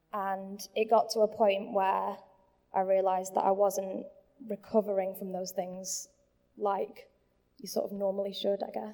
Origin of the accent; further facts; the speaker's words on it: Manchester, North West England, United Kingdom; moved away as an adult; also born or lived in Southampton; now in Maidstone, United Kingdom; I'm from Manchester originally. 6 years ago, I moved to Southampton to university to study physics, and now I live in Kent, and I'm a medical physicist.